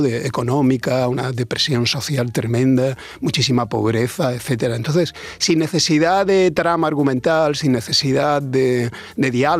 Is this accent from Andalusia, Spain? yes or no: yes; Almería, Andalusia, Spain; era un chaval como muy cinéfilo que aquí en Almería, de donde yo soy, hace ya algunos añitos, pues montaba cineclubs y tal.